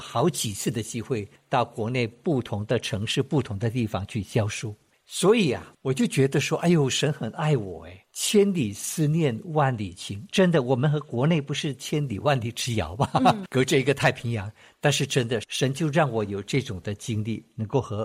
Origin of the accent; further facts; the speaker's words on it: Malaysia; 我是马来西亚的华裔。